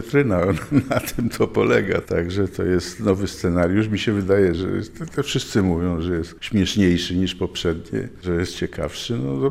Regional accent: Królowy Most, Podlaskie Voivodeship, Poland; Jej ojciec urodził się w mojej wiosce, która się nazywa Królowy Most.

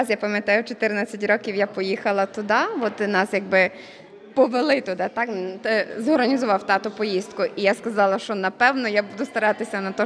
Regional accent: Mykolaiv, Lviv Oblast, Ukraine; Я з Миколаєва, з Львівської області.

